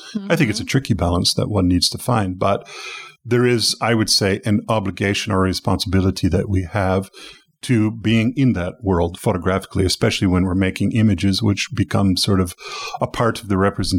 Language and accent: English; Toronto, Ontario, Canada; I come from Canada.